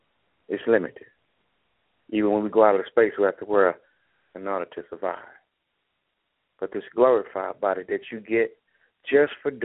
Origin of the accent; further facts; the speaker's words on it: Dallas, Texas, United States; I'm from Dallas, Texas.